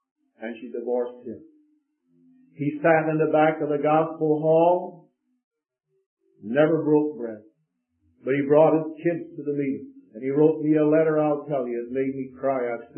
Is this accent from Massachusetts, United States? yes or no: no; Chicago, Illinois, United States; When I was raised in Chicago, There were two other boys that were bosom buddies of mine